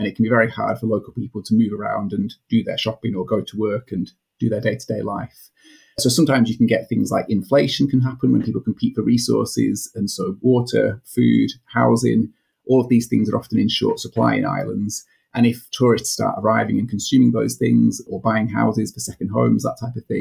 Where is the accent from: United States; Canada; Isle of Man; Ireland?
Isle of Man; I come from the Isle of Man and we love tourists there.